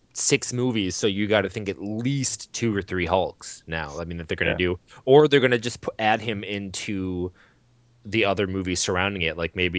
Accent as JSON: {"language": "English", "town": "Janesville", "region": "Wisconsin", "country": "United States", "tie": "born or raised there", "said": "I grew up in Janesville, a little south of Madison."}